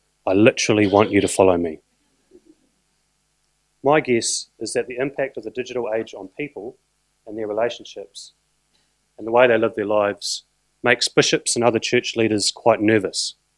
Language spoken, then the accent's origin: English; New Zealand; I can say that I am a Kiwi, but my mother's Australian, and so I'm half Australian